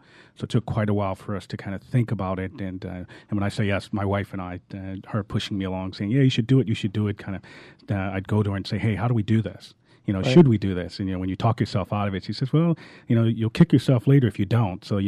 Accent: Boston, Massachusetts, United States; now in Atlanta, United States; I'm actually from Boston. Been down in Atlanta about 13, 14 years.

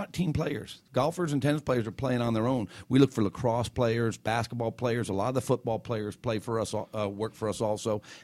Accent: Atlanta, Georgia, United States; So they're very loyal to us because I'm from Atlanta and the people we hire from Atlanta, Chris is from Atlanta, and it comes back to you.

